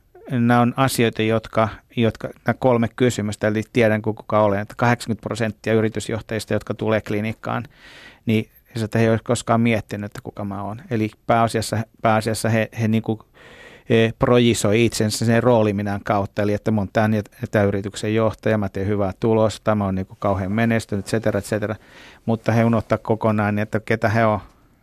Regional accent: Ostrobothnia, Finland; ja mä oon Pohjanmaalta lähtenyt ja mun arvomaailman pitkälti pohjalainen arvomaailma.

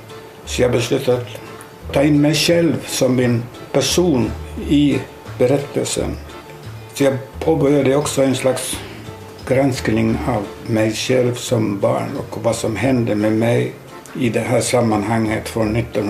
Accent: Öja, Central Ostrobothnia, Finland; born there; Jag är född i Öja under kriget, under vinterkriget, mitt i januari 1940.

